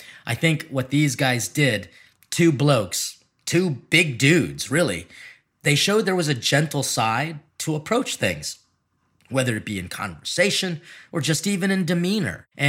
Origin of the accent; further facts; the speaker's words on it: Philippines; You know, people might see me as a Filipino, as someone who's always gonna be like super shy, more timid